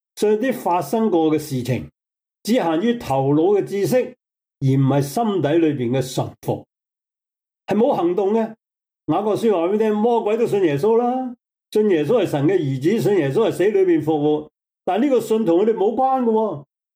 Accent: China; 但我想有很多时候我们中国人发觉有一个很大的错误

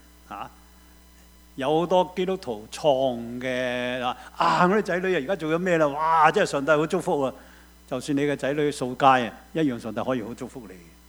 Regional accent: China; 而家咧，我哋中国人仲叻一样嘢，个核制咧系暗地核制。

